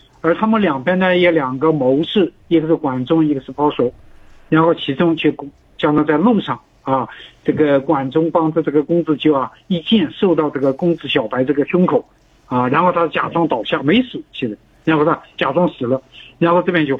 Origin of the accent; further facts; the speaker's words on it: Jiangsu, China; 我们都来自江苏啊，江苏是一个文化发达地区，教育也是比较领先的